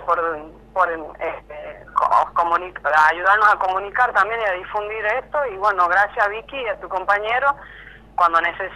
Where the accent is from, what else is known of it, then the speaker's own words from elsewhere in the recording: La Rioja, Argentina; now in Guaymallén, Argentina; En mi caso también soy de La Rioja